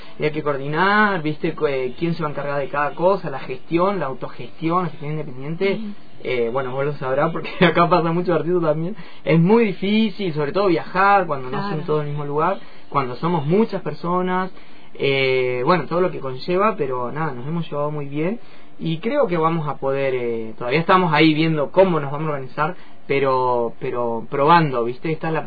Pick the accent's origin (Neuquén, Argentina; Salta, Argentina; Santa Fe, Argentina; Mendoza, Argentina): Neuquén, Argentina; Cutral Có; yo soy de Cutralcó